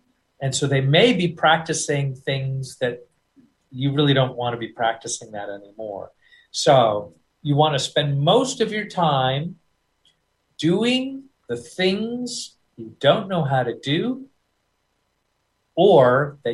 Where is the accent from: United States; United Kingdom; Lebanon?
United States; accent: American; I will always sound like some guy. I'll always sound like an American guy.